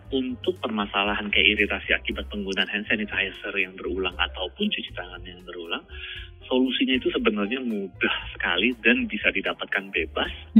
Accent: Jakarta, Indonesia; now in Balikpapan, Indonesia; Kemudian saya kan aslinya dari Jakarta.

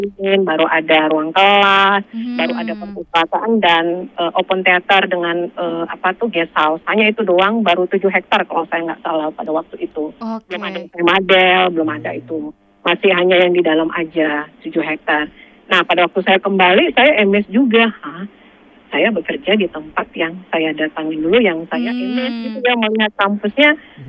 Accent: Medan, North Sumatra, Indonesia; Yang ada di pikiran saya sebagai anak Medan, ya saya bekerja di Medan.

